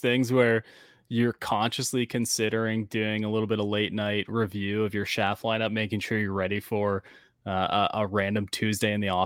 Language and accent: English; Canada; I'm obviously from Canada